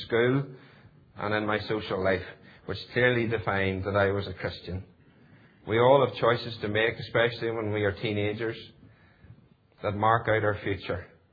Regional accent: Stewartstown, Northern Ireland, United Kingdom; as a child, I grew up just outside Stewartstown on a farm, and I still farm in that area today. I attended a local Presbyterian church not far from my home

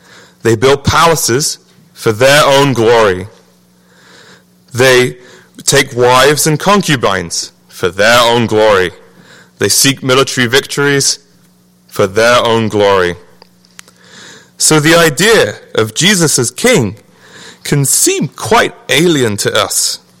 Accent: England, United Kingdom; So I guess you could say that I was born a reactionary, which is another way of saying being English.

